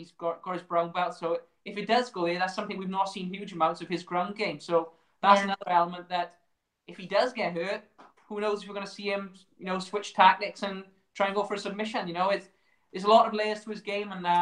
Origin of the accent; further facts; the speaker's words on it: Wales, United Kingdom; not because I'm Welsh, obviously.